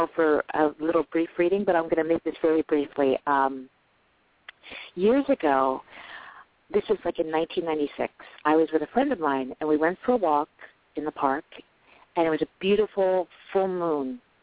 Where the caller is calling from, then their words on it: New York, United States; Hello, this is … I'm calling from New York.